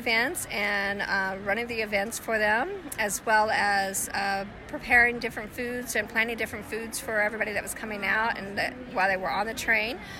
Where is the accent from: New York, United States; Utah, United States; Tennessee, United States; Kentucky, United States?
Kentucky, United States; When I first went to Colorado, I'm not originally from there. I was originally from Kentucky.